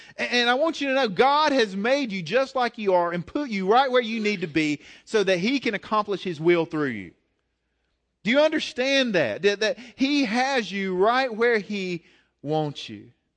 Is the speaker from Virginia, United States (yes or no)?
yes; Galax, Virginia, United States; born there; I'm in Galax. People need Jesus right here in Galax, right? And I know some of you are like, man, I wish I was born in Hawaii. Have you ever thought like that? It's like, but I was born here and I'm stuck here.